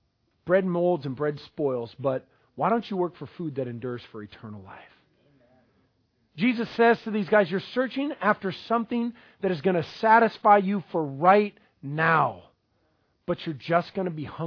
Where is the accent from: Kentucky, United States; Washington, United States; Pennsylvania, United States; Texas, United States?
Washington, United States; Ballard; Hey, man, I grew up in Ballard. I'm growing up in Ballard.